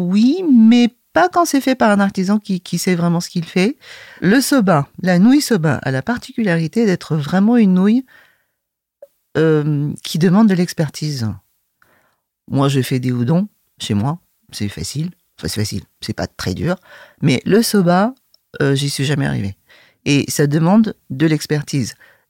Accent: France; Et moi, comme j'ai grandi en France, j'ai l'habitude de mâcher, de mastiquer.

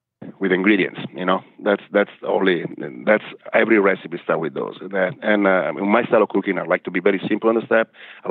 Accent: Italy; English is a second language; because I'm originally from the Mediterranean area, I'm Italian, and all those countries around the Mediterranean, we are so lucky

